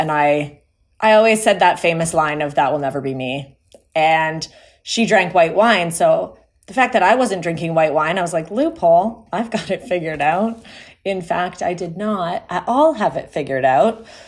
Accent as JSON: {"language": "English", "region": "Ontario", "country": "Canada", "said": "I am from Ontario, Canada, a small town."}